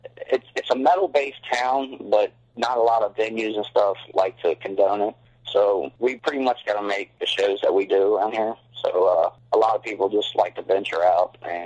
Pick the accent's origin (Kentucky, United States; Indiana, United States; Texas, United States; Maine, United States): Kentucky, United States; Covington; So, well, we're all from Covington, Kentucky. Covington's pretty much a metal-based town. I played in a couple of rock and roll bands around here.